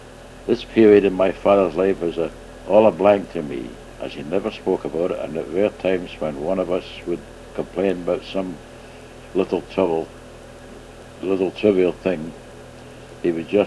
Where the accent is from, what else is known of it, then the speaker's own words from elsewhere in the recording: Glasgow, Scotland, United Kingdom; Glasgow, my father would rent a horse and carriage, a break wagon, as we called it